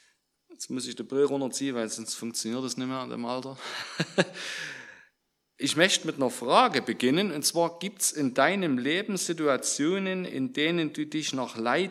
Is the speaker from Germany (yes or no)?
yes; Brünlos, Saxony, Germany; ich komme aus Brünnlos, bin 52, Vater von fast rausgewachsenen Kindern.